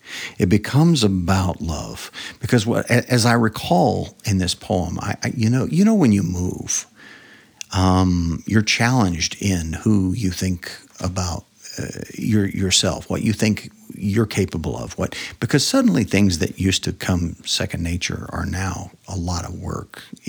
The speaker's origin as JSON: {"language": "English", "region": "Nebraska", "country": "United States", "tie": "born or raised there", "also_born_or_lived": "Texas", "lives_now": "South Dakota, United States", "said": "I grew up in Nebraska, mostly Texas for a little while. But so we moved to South Dakota"}